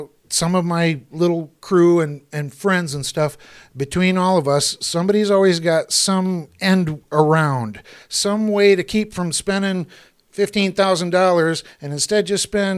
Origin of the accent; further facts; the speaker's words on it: Michigan, United States; It's a great area, and born and raised in Michigan, so I'm not going anywhere.